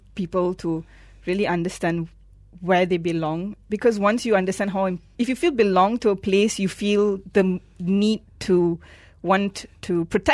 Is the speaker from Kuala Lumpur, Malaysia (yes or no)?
no; Seremban, Negeri Sembilan, Malaysia; also born or lived in Penang; I'm originally from Seremban, but I never felt belong there. I felt more belonged in Penang